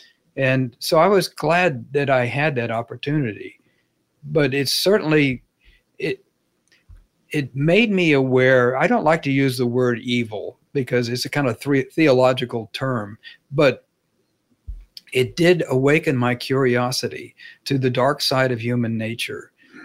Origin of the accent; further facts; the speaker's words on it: Dallas, Texas, United States; one of the things about growing up in Dallas at that time, and I'm sure it's true of many other places, there was no literature about the city.